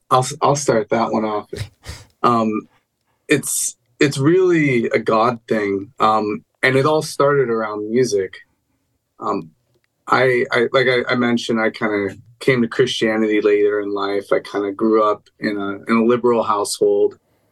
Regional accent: Seattle, Washington, United States; I grew up in Seattle during when a lot of the grunge and indie rock scene was going on.

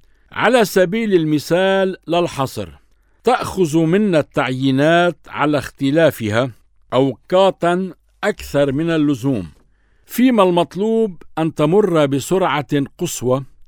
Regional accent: Lebanon; ماذا يعنينا كلبنانيين من هذا الخبر؟

